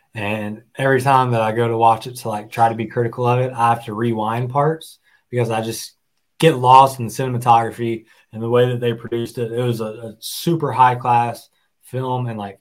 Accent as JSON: {"language": "English", "town": "Nashville", "region": "Tennessee", "country": "United States", "said": "And, like, as if we want to say that we are from Nashville, like, as somebody who, like, kind of holds pride"}